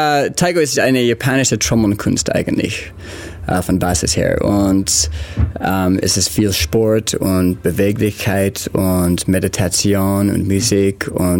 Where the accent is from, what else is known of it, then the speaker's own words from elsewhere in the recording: Los Angeles, California, United States; German is a second language; now in Ulm, Germany; ich komme aus Los Angeles. Ich bin hier in Ulm seit 2011. Ich war hier in Ulm umgezogen.